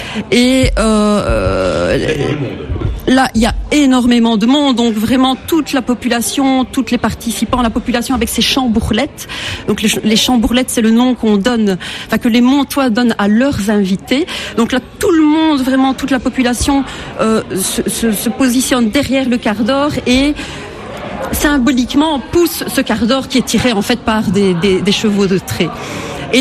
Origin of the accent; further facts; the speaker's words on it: Mons, Wallonia, Belgium; Donc, chez nous, à Mons, donc, le doudou, c'est vraiment une fête de grande liesse collective, extrêmement populaire.